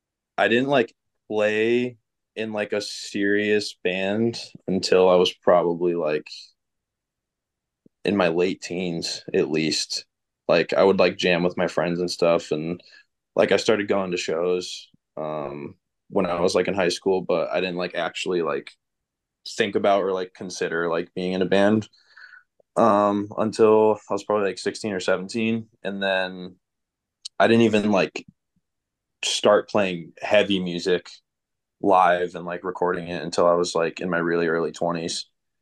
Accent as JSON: {"language": "English", "region": "Connecticut", "country": "United States", "said": "I'm from Connecticut, from like the more northwest part of the state, like Litchfield County. And I moved around a lot, like that general vicinity as a kid."}